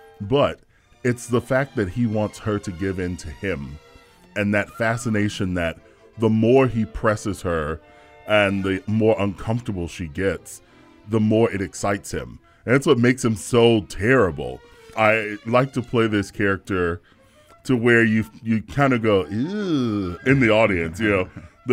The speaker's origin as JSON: {"language": "English", "town": "Atlanta", "region": "Georgia", "country": "United States", "said": "I'm from the wonderful city of Atlanta, and fortunately, I come from a very musical family."}